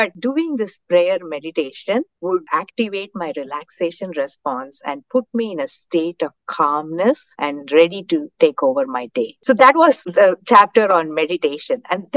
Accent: India; first language Tamil; English is a second language; elderly parents' health and wellness in India. And I remembered my mother used to say a prayer in my native language. I speak Tamil.

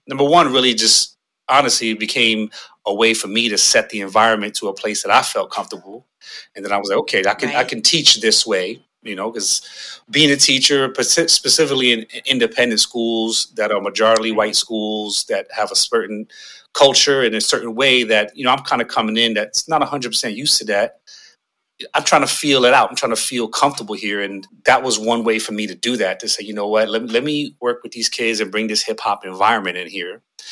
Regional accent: New York, United States; It was just, you know, I'm from New York, you know, born and raised.

